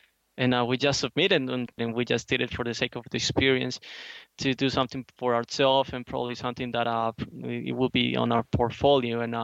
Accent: Colombia; now in Melbourne, Australia; I'm an architect from Colombia.

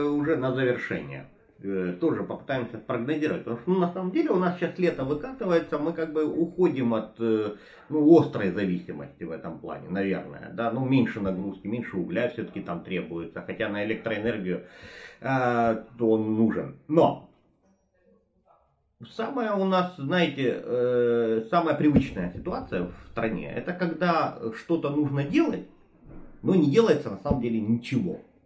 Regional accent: Mariupol, Donetsk Oblast, Ukraine; я родом из Мариуполя, и я отчетливо понимаю

